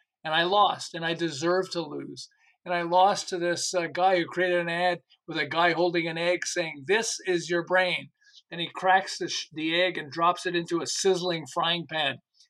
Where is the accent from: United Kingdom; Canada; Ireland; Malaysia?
Canada; Montreal, Quebec; moved away as an adult; now in Southern California, United States; I'm originally from Montreal. I've lived in Southern California for about 40 years.